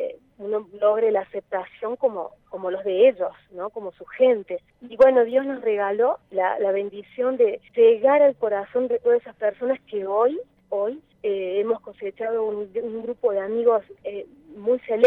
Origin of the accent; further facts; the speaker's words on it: Córdoba, Argentina; siendo cordobesa